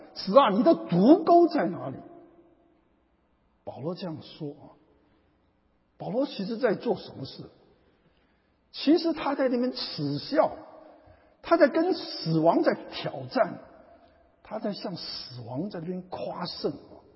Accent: China; 因为我们中国人这个特别是共产党就特别讲人死如灯灭

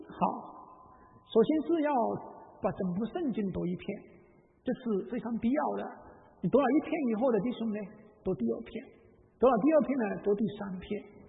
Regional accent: China; 那我们中国人有句话叫做"敬鬼神而远之"哈。

